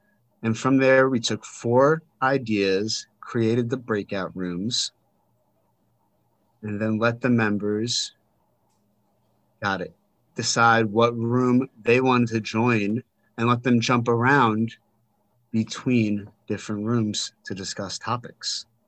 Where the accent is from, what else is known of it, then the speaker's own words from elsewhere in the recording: New York, United States; I'm from New York.